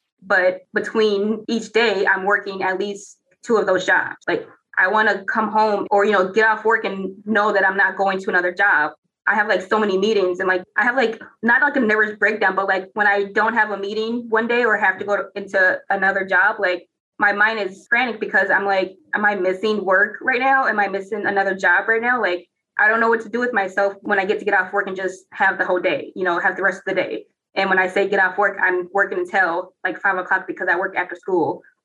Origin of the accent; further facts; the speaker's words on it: Minneapolis, Minnesota, United States; I grew up in Minneapolis Public Schools District, and I don't remember seeing any educators that look like me.